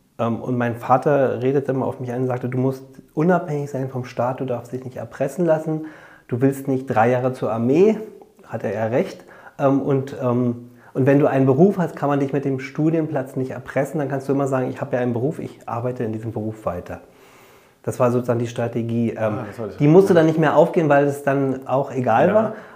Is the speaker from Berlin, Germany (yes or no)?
yes; Berlin, Germany; Okay, ich bin aufgewachsen in Prenzlauer Berg, bin auch in Prenzlauer Berg zur Schule gegangen